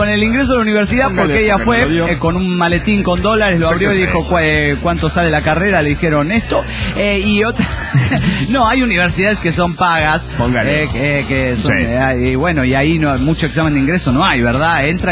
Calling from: Querétaro, Mexico; de Querétaro, México.

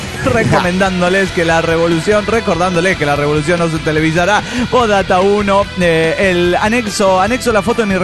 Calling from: Colombia; de Colombia.

